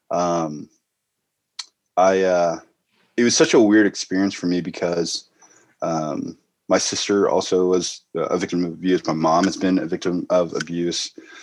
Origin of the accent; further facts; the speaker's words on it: Santa Barbara, California, United States; but yeah, I grew up in Santa Barbara, California, which is a pretty affluent place.